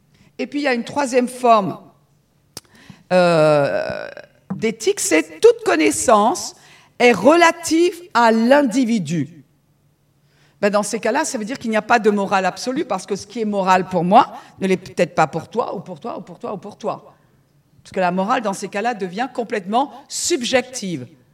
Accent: Brittany, France; En tant que bretonne, je peux vous redonner les ingrédients.

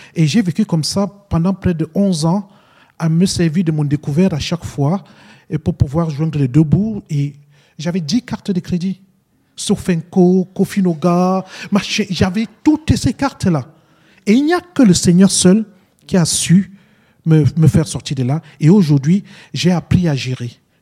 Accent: Paris, Île-de-France, France; Je viens aussi de Paris, hein

